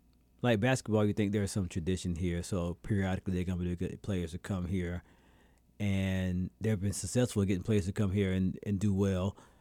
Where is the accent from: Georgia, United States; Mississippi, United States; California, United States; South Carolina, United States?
South Carolina, United States; So I met a person from South Carolina, actually from my hometown.